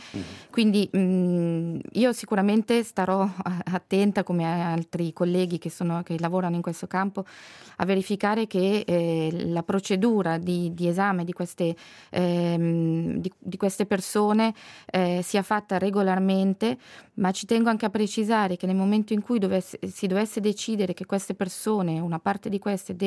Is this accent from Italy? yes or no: no; Switzerland; noi come Svizzera